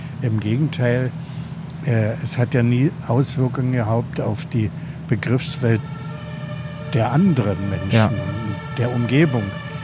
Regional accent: Berlin, Germany; Im Ostteil der Stadt bin ich ja groß geworden.

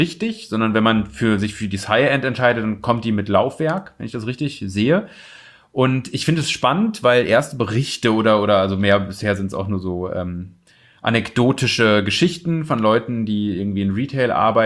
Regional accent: Osnabrück, Lower Saxony, Germany; da wo ich herkomme aus Osnabrück, halt da immer hinzugehen nach der Schule

